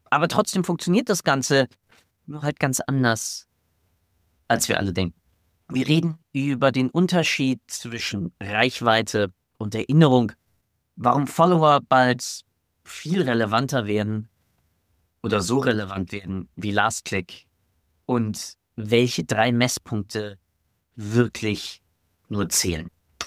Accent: Germany; was mir zu der Zeit als Deutscher in Österreich nicht bewusst war.

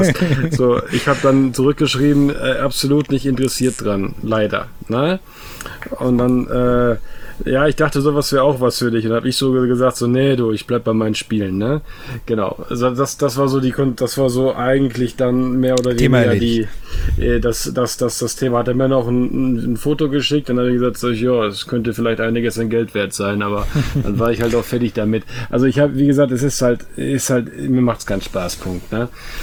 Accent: West Germany, Germany; ich komme aus Westdeutschland

